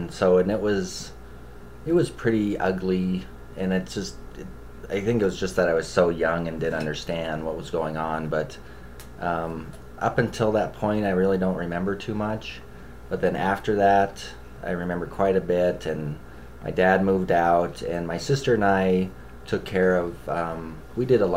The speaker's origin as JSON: {"language": "English", "town": "Helena", "region": "Montana", "country": "United States", "tie": "born or raised there", "also_born_or_lived": "Denver, United States", "said": "he didn't want his kids growing up in Denver, and so they moved to Helena. And we lived in..."}